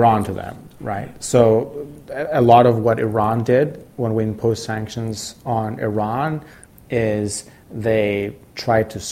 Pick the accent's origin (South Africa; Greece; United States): Greece; You know, I grew up in Greece. It's not a very long drive to go from Greece to Ukraine.